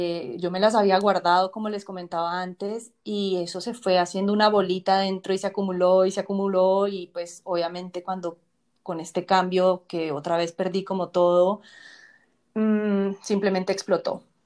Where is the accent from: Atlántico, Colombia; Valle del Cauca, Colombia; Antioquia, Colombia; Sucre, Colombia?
Valle del Cauca, Colombia; Cali; moved away; lo trasladaron a Cali, o sea, a mi ciudad natal, a mi país. Después de 20 años de haber vivido por allá